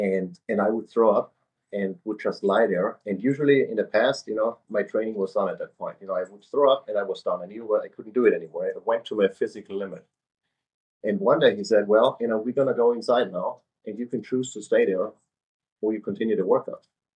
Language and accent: English; Austria; So you know, born and raised in Austria. At some point during in high school, I got into track